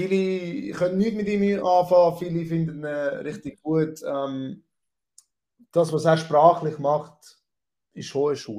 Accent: Switzerland; Aber als Schweizer auf Hochdeutsch zu kommentieren, ist halt schwieriger, oder?

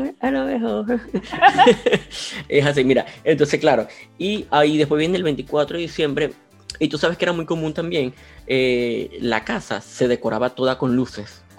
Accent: Barinas, Venezuela; nosotros en Venezuela solíamos, como yo me crié en Barinas y tiene mucha influencia andina la ciudad

